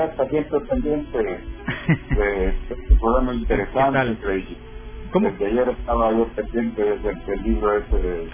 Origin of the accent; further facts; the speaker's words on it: San Isidro, Cabañas, El Salvador; aquí en la metrópoli durante la semana y el fin de semana allá en mi pueblo, porque yo soy de San Isidro Cabañas.